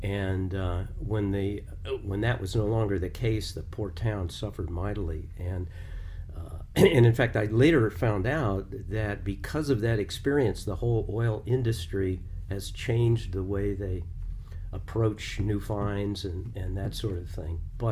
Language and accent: English; Columbus, Ohio, United States; I grew up in Columbus, Ohio, in a nice neighborhood